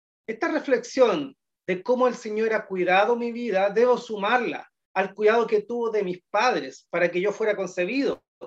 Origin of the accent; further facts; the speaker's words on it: Maipú, Santiago Metropolitan Region, Chile; Yo soy santiaguino de nacimiento, y mi infancia y adolescencia la viví en la comuna de Maipú.